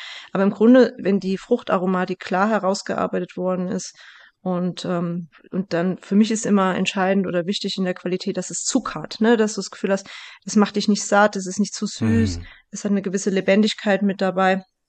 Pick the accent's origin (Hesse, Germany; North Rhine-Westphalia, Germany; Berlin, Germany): Hesse, Germany; Ich komme ja aus dem Hessischen, ich bin ja dort geboren